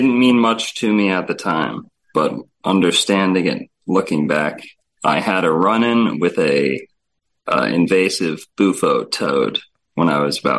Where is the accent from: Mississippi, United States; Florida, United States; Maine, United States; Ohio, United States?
Florida, United States; So, well, I was born in Florida, always grew up here, had a nice Florida history considerably.